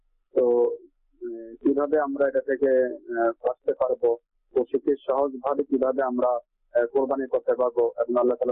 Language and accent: Bangla; Comilla, Chittagong Division, Bangladesh; আমার বাড়ি কুমিল্লায়।